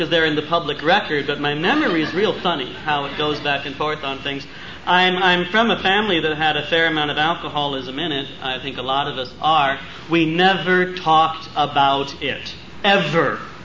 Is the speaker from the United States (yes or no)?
yes; California, United States